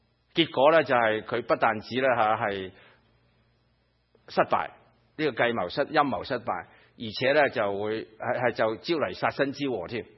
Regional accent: China; 我係中国人。

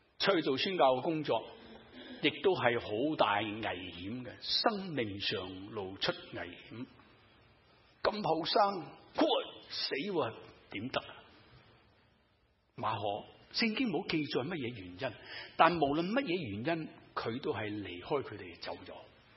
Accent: China; 我哋中国人有咩句说话？

